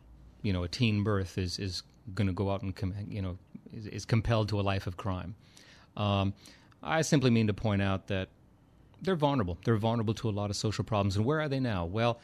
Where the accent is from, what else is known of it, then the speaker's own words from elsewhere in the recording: Alberta, Canada; I did a lot of growing up in Alberta, in Canada, in the prairies, in the snow.